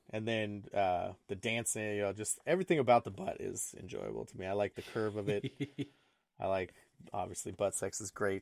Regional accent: Las Vegas, Nevada, United States; And I remember growing up in Vegas, like everybody was, well, I'm sure it's still this way, but everybody was super fake.

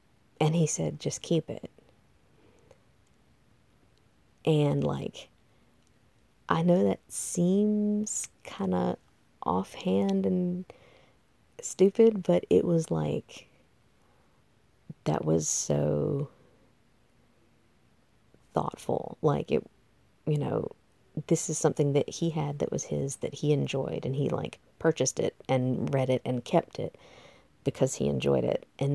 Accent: the South, United States; Because like I'm from the South, and when you say tea to most people, they're thinking sweet tea, like iced.

